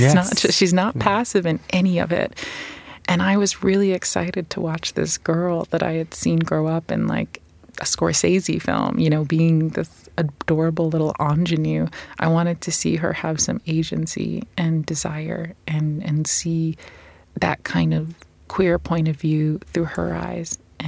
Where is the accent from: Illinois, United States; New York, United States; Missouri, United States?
New York, United States; moved away as an adult; now in London, United Kingdom; I moved from my hometown of New York to London to make The Miseducation of Cameron Post.